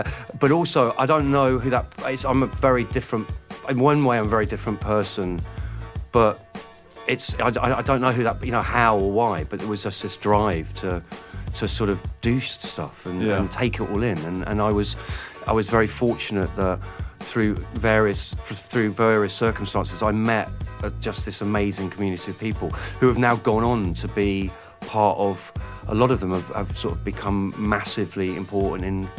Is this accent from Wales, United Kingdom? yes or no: no; Oxford, South East England, United Kingdom; I was from Oxford. I didn't grow up in London.